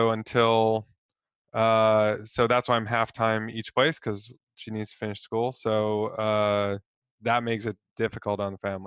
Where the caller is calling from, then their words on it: London, United Kingdom; Calling in from London.